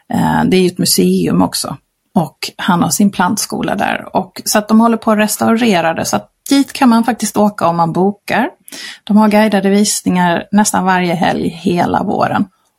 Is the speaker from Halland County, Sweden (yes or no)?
yes; Simlångsdalen, Halland County, Sweden; born there; Simlångsdalen utanför Halmstad. Och det är ju där jag är född. Jag bodde mina första år i Simlångsdalen.